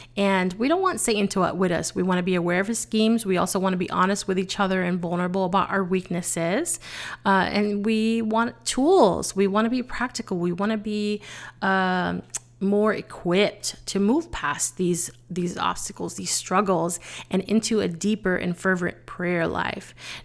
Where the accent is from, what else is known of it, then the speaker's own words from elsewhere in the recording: Bronx, New York, United States; I'm Puerto Rican and I'm originally from the Bronx.